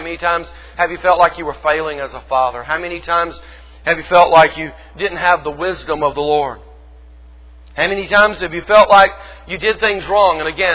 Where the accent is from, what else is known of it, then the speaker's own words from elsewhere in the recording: Georgia, United States; the summer, quote, revival services at little country church that I grew up in Georgia.